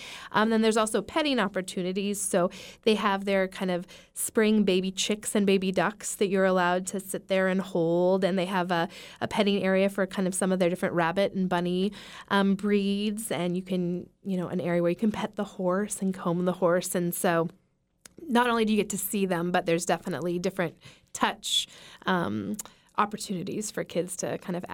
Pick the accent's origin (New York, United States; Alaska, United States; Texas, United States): Alaska, United States; Juneau; growing up in Juno, farm animals are quite the anomaly.